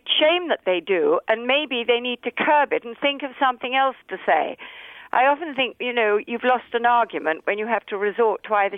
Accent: United Kingdom; I'm proud of being British.

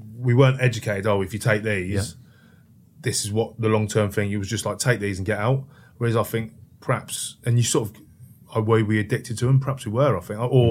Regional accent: Northampton, East Midlands, United Kingdom; moved away as an adult; Northampton was my hometown, you know, the rugby club, but I just thought it totally changed.

